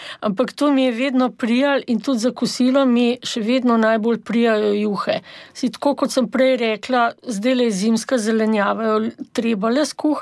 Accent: Ljubljana, Central Slovenia, Slovenia; O Ljubljani tudi. Se dobi tudi, tudi drugod, tako da jaz sem itak iz Bežigrada

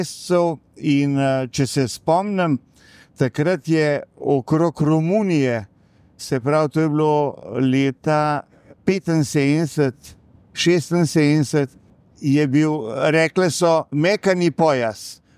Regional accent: Mengeš, Central Slovenia, Slovenia; iz Mengša

